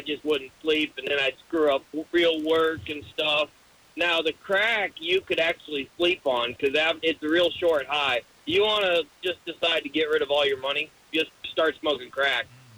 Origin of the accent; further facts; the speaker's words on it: Florida, United States; But when I was young, I grew up in Central Florida, and meth was everywhere.